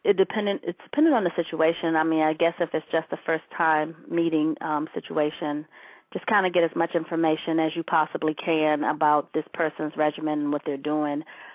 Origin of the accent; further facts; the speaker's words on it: Washington, District of Columbia, United States; I am from the Washington, D.C. area.